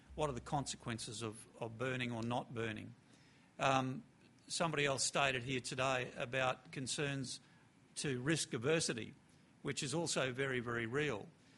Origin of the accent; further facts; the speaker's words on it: Queensland, Australia; As you've heard, I'm from Queensland